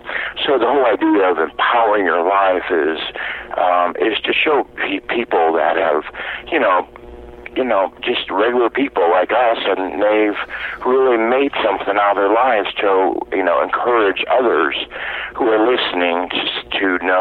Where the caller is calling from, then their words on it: Oklahoma City, Oklahoma, United States; Well, I'm in Oklahoma City.